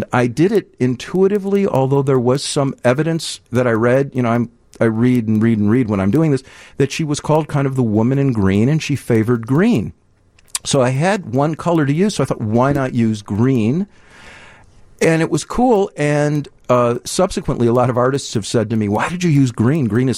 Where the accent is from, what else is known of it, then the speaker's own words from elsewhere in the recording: Deerfield, Illinois, United States; now in Evanston, United States; I grew up in Deerfield. I live in Evanston